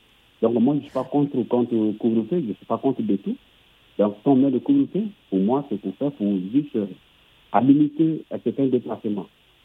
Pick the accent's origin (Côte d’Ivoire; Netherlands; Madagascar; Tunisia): Côte d’Ivoire; je suis de la Côte d'Ivoire.